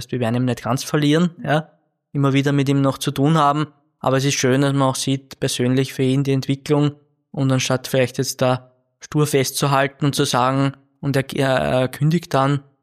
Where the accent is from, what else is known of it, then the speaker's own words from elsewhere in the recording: Vienna, Austria; Also alleine das zeigt schon, dass man auch als Wiener sehr für die Steiermark blühen kann.